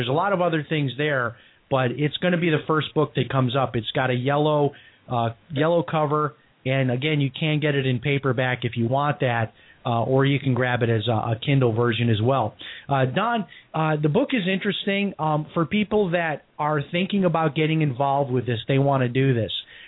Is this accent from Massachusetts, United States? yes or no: no; Chicago, Illinois, United States; So I'm going to be seeing a lot of family because, of course, everybody knows I'm from Chicago.